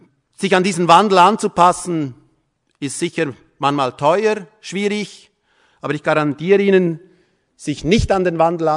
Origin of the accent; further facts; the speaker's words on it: Switzerland; Nachdem Sie mich jetzt als Schweizer eine Stunde angehört haben, können Sie davon ausgehen, dass Schweizer und Deutsche mehr gemein haben als Trennendes.